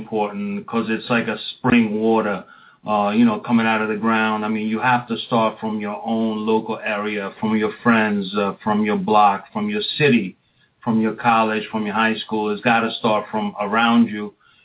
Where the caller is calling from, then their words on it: New York, United States; I'm calling from New York.